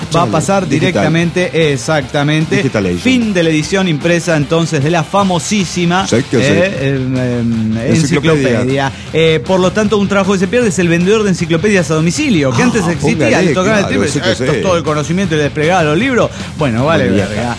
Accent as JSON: {"language": "Spanish", "region": "Mexico City", "country": "Mexico", "tie": "born there", "lives_now": "Ecatepec, Mexico", "said": "Actualmente vivo en Ecatepec, pero nací y trabajo en la Ciudad de México."}